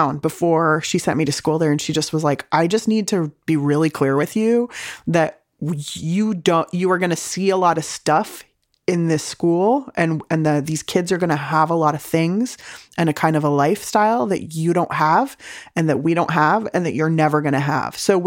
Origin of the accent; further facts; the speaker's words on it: San Diego, California, United States; I grew up in San Diego eating delicious home cooking and like fish tacos and Chinese food and pizza.